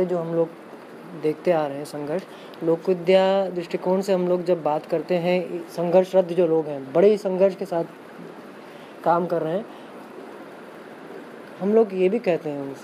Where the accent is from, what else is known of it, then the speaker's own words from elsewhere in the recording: Mumbai, Maharashtra, India; बम्बई में, मैं बम्बई से हूँ, बम्बई में सब यही हुआ